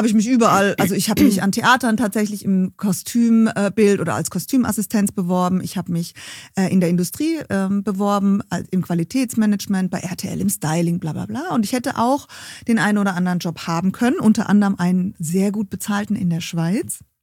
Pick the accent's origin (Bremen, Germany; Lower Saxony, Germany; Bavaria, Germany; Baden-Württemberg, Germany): Baden-Württemberg, Germany; ich bin aus einem kleinen Kaff in der Nähe von Heidelberg und musste dann für die Ausbildung nach Karlsruhe ziehen. Da habe ich dann in Ettlingen, das ist auch so ein kleiner Ort neben Karlsruhe, meine Ausbildung gemacht.